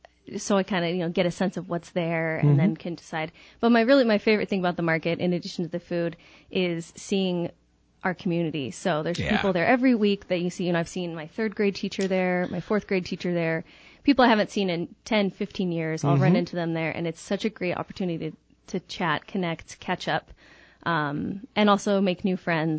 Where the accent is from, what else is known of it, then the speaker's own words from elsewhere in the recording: Prescott, Arizona, United States; Well, I grew up here in Prescott, and my grandmother had a huge garden in her yard.